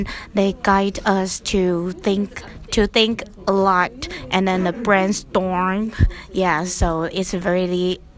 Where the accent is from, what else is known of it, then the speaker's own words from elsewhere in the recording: Taoyuan, Taiwan; I come from Taoyuan, Taiwan.